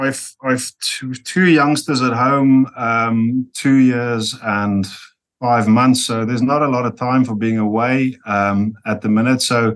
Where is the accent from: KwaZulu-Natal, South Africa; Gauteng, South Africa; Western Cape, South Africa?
Western Cape, South Africa; I'm from the Western Cape originally, so Western Province would have been a firm favorite.